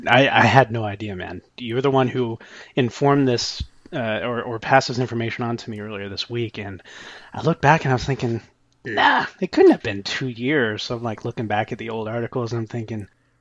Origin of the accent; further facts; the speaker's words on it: Houston, Texas, United States; I grew up in Houston. Things were said.